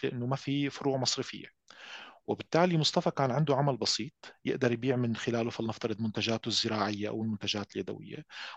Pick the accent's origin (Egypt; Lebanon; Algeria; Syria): Syria; هيدا ما قد يكون رأي منحاز لأنه أنا شخص سوري،